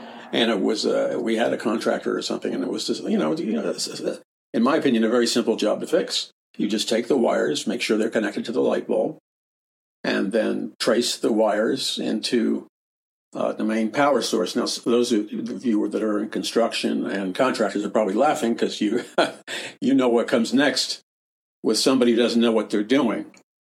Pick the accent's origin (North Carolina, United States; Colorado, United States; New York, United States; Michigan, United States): New York, United States; New York City; Growing up in New York City, you'd see cement mixers all the time